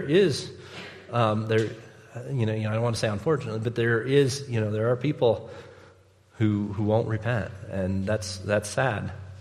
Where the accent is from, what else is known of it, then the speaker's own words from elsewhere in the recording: United States; But I'm American, so I have no idea what that means.